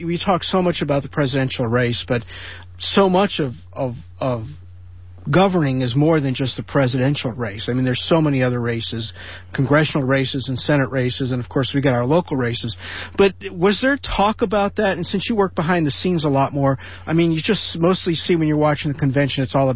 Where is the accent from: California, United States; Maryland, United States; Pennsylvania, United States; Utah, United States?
Pennsylvania, United States; Scranton; And I never heard my hometown mentioned as much as it has been in the past couple